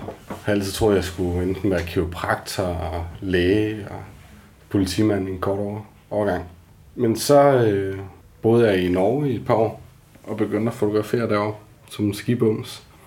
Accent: Humlum, Central Denmark Region, Denmark; Jeg er opvokset i Humlum, lige nord for Struer, hvor jeg egentlig var en sportsdreng, og boede lige uden for byen, og på sådan en typisk, som man gør, på en nedlagt landejendom

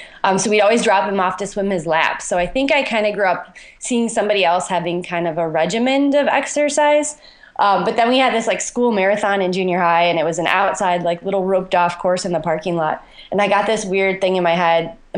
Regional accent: Kenosha, Wisconsin, United States; there was a very historic 10K on Thanksgiving in my hometown, Kenosha, Wisconsin.

